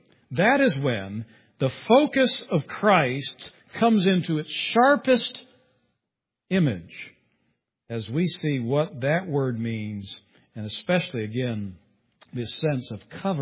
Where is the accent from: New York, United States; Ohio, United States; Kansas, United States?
Kansas, United States; I made the mistake of telling him I grew up in Kansas.